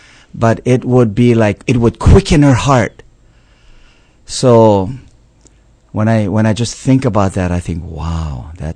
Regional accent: Palolo Valley, Hawaii, United States; Paoa Valley. And then went to Roosevelt, University of Hawaii, and on the beaches, surfing.

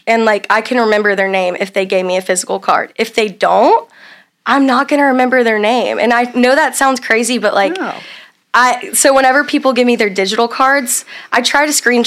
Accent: the South, United States; So I was born and raised to write thank you notes. I'm from the South.

